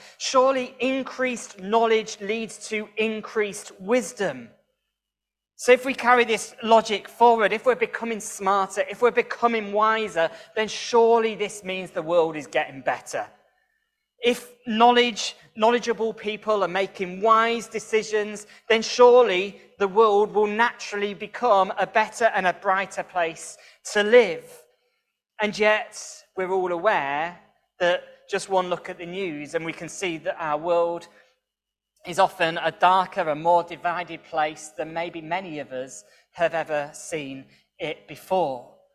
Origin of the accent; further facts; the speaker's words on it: Leeds, Yorkshire and the Humber, United Kingdom; A little bit about me. I'm from Leeds